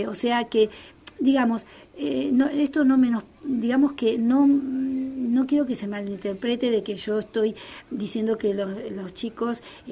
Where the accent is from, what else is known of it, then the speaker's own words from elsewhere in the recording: Rosario, Santa Fe, Argentina; siento que se generan cosas que no tienen que ver conmigo, como rosarina